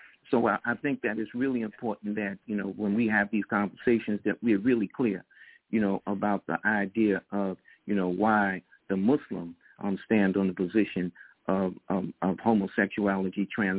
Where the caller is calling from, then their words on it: New York City, New York, United States; calling out of New York City.